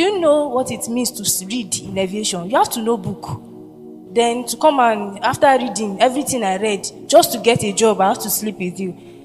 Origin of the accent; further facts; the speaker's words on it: Zamfara, Nigeria; He now said, where are you from? I said, Zamfara State.